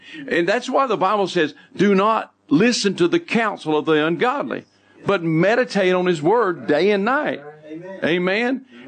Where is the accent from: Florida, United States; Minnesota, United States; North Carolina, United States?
North Carolina, United States; I'm from North Carolina.